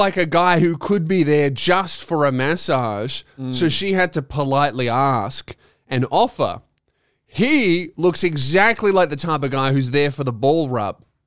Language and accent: English; Frankston, Victoria, Australia; because, you know, I'm from Frankston. You hear about it a lot.